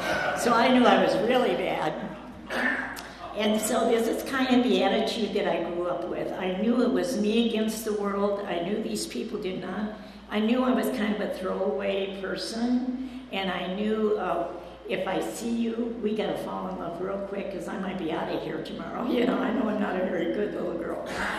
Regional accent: Detroit, Michigan, United States; born there; I was born in Detroit, like I said. I was born before the war started.

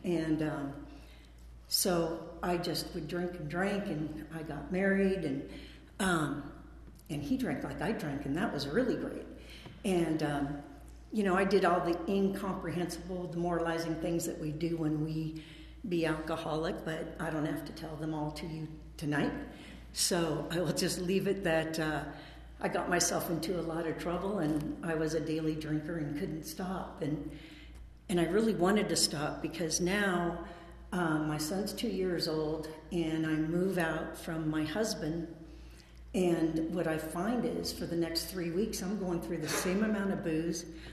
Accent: Lake Tahoe, United States; So I grew up in Lake Tahoe. That's where I graduated from high school.

